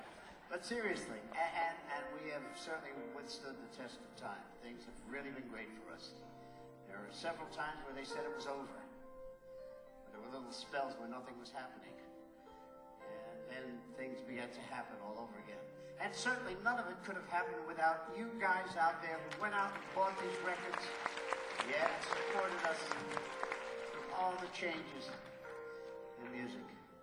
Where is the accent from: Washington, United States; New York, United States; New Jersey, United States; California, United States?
New Jersey, United States; Newark; I come from Newark, New Jersey, that's where I'm from. And I grew up here and lived in the projects for most of my life right up until I became successful.